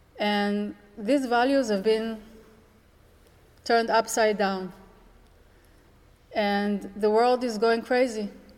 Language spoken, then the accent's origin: English; Israel; And I said I was from Israel. The moment I said that I was from Israel, they looked at each other, got up, and left.